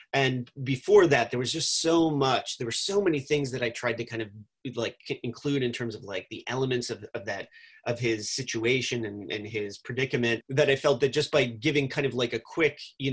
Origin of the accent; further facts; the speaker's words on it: New Jersey, United States; But just the influence of being a kid growing up in New Jersey in the 80s and the 90s.